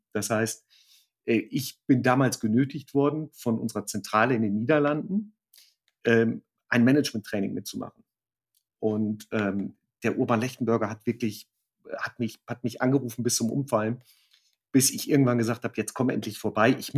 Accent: Münster, North Rhine-Westphalia, Germany; wenn ich in Münster bin, wo ich herkomme, wo ich auch total glücklich bin, ist eine ganz tolle Stadt

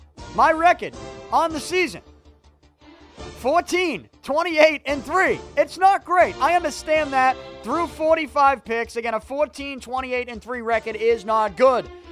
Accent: New England, United States; And I don't just say this because I'm from New England.

